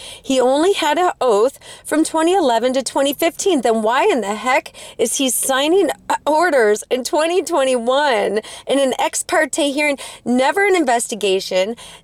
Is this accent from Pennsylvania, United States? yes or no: yes; Pennsylvania, United States; born there; I was born in Pennsylvania, so I'm a natural woman born in Pennsylvania.